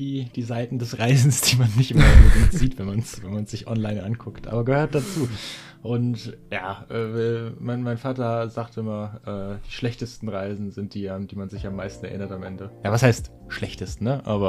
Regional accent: Germany; Wir kommen aus Deutschland, da ist das natürlich nochmal eine andere Sache.

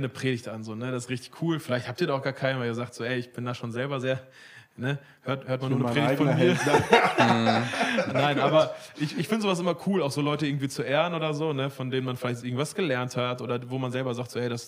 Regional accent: Heepen, North Rhine-Westphalia, Germany; ich komme aus der Mennonitenbrüdergemeinde Bielefeld, ich bin in Hepen aufgewachsen, eine tolle Gemeinde.

